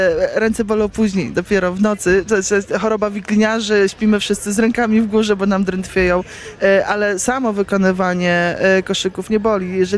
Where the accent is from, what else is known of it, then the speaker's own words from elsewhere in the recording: Gołąb, Lublin Voivodeship, Poland; Jestem z Gołębia, to jest teren nadwiślański, także rośnie nam ta wiklina pod domem, że tak powiem.